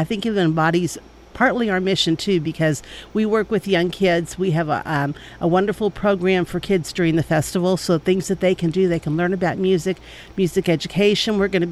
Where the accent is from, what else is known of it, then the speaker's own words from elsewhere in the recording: Tulsa, Oklahoma, United States; born there; actually I was born in Tulsa